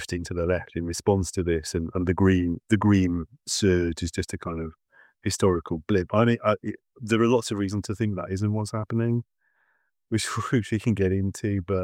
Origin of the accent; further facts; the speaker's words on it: Northwest, United States; I grew up in the Northwest.